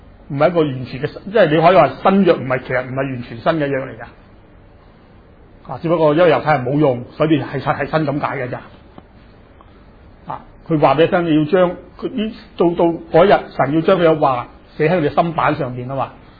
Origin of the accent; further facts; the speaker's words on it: China; 虽然我们今天我们中国人很明白